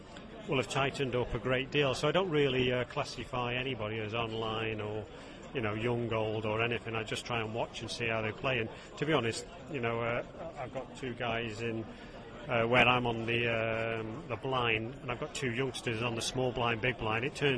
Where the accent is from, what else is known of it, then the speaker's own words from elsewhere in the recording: Birmingham, West Midlands, United Kingdom; And as it happens, we're both from Birmingham.